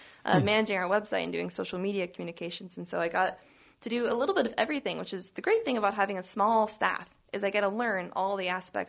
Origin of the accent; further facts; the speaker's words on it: Colfax, Washington, United States; I'm from Pullman, actually.